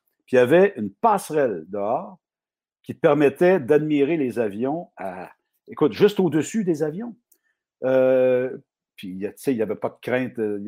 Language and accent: French; Laval, Quebec, Canada; also born or lived in Ville-Saint-Laurent; Mais on a déménagé très jeune. Moi, j'avais un an et demi quand mes parents ont acheté la maison familiale à Laval, dans le quartier du Vernet, à Laval.